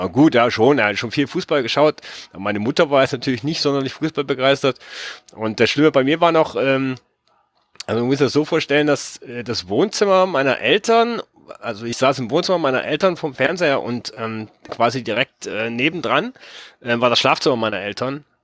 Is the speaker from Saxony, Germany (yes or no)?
yes; Saxony, Germany; ich stamme ja nicht direkt aus Leipzig. Okay. Ich komme ja aus etwas weitläufigeren Umgebung, so 50 Kilometer südlich von Leipzig.